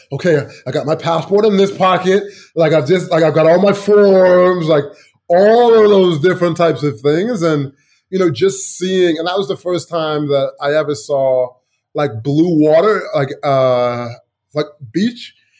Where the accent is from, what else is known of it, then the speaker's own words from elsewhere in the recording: Chicago, Illinois, United States; So, I mean, so growing up in Chicago, my first exciting traveling trip was, if you're not from Chicago, you probably won't know.